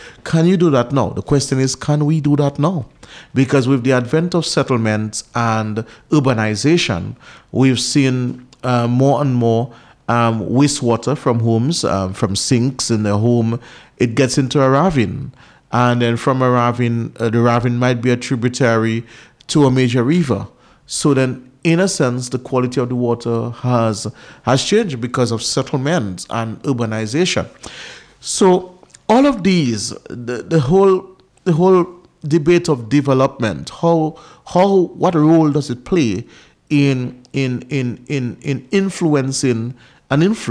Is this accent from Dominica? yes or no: yes; Jimmit, Saint Paul, Dominica; I remember growing up in Jimmit, and all where the houses are now was cover and soursop trees and mocha trees